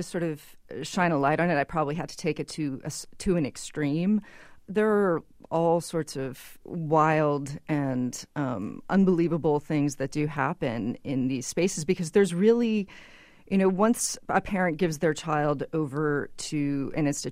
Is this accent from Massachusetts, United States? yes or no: yes; Massachusetts, United States; I grew up on the water. I grew up in Massachusetts, right at the very beginning of Cape Cod.